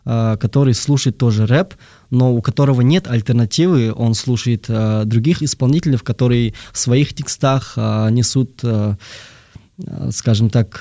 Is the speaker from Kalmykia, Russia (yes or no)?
yes; Kalmykia, Russia; Это было в Калмыкии, я родом из Калмыкии.